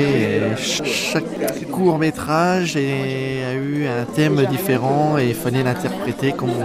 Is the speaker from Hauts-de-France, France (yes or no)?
yes; Villers-Cotterêts, Hauts-de-France, France; Moi je suis de Villers-Cotterêts, oui.